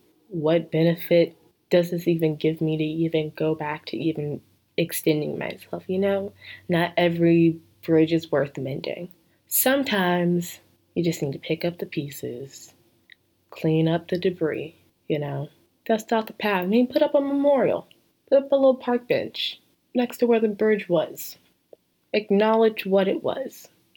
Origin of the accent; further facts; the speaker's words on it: the South, United States; I don't cuss in front of my mom. I'm from the South. That's not allowed.